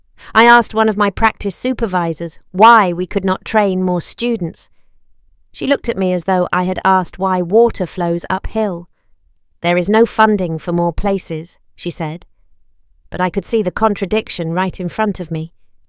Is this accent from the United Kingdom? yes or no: yes; Abingdon, South East England, United Kingdom; I grew up in Abingdon with my mum, who works as a teaching assistant, and my dad, who maintains the council's parks and green spaces.